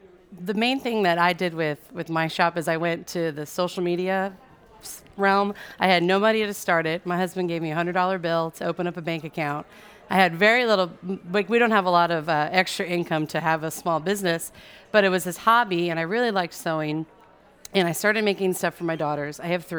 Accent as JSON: {"language": "English", "region": "California", "country": "United States", "lives_now": "New Orleans, United States", "said": "I think I'm from California, from suburbs of Orange County"}